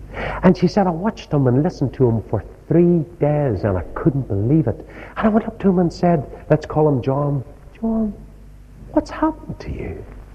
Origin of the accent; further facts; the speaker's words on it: Newcastle, North East England, United Kingdom; I think of a man in my hometown of Newcastle.